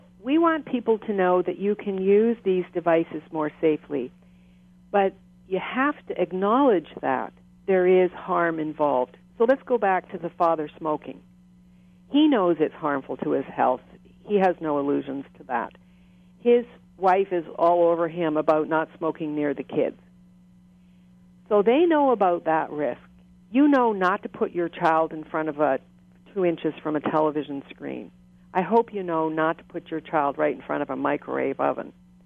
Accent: Canada; I'm a Canadian, first of all. We don't think that way.

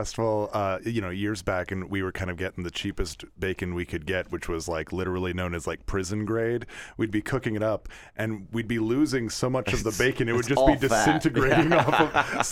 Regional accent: Canada; now in United States; I'm Canadian

